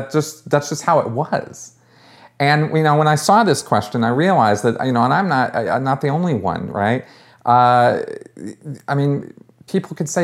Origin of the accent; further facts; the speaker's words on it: Pasadena, California, United States; I grew up in Scientology, right? When I was, 5 years old, when I was 6 years old in Pasadena, my parents were involved with Scientology.